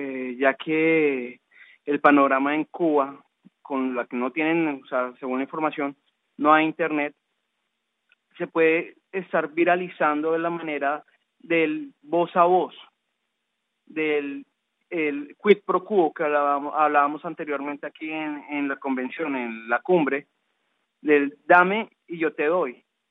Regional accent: Colombia; moved away; yo vengo de Colombia, acá no tengo cobertura digital

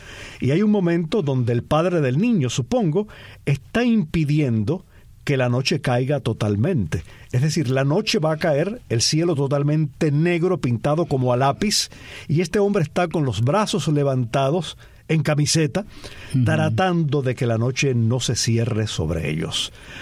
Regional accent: Cuba; siendo cubano

